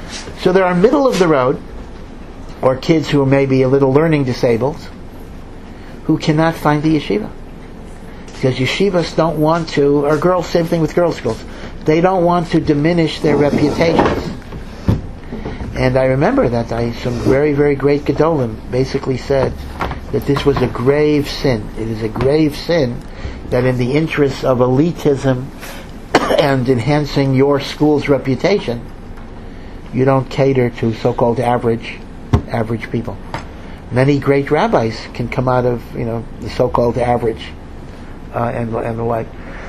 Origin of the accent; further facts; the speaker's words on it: Hartford, Connecticut, United States; I grew up in Hartford, Connecticut, right?